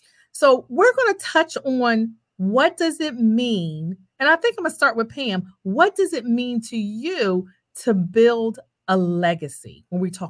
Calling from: Delaware, United States; coming from Delaware. I know you're probably thinking, where is Delaware? We're the first state, and that's where I'm coming from.

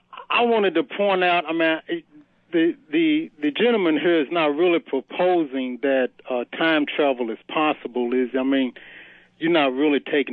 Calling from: Louisville, Kentucky, United States; from Louisville.

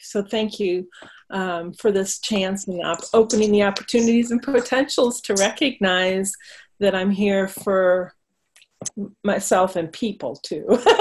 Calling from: Driftwood, Texas, United States; Hi, I'm from Driftwood, Texas today.

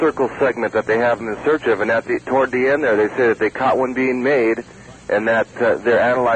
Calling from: California, United States; Burrock, California.

